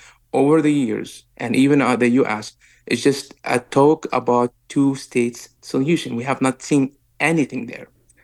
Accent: West Bank, Palestine; I grew up in the West Bank and under the military occupation

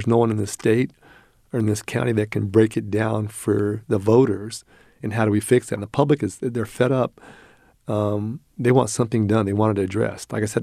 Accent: Rancho Cordova, California, United States; I grew up in Rancho Cordova.

